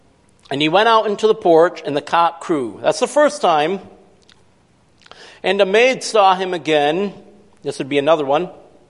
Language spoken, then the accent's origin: English; Brockton, New York, United States; I told him, "I'm from Brockton, New York."